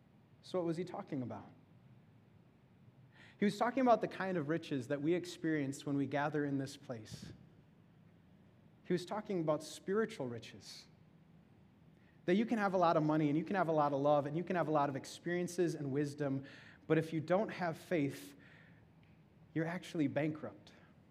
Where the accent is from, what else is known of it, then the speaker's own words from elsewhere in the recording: El Paso, Texas, United States; born there; Because for me, I was born in El Paso, Texas.